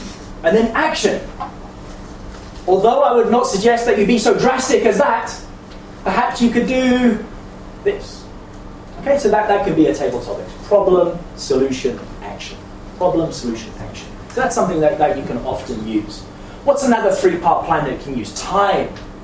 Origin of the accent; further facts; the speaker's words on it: England, United Kingdom; I'm English, sorry.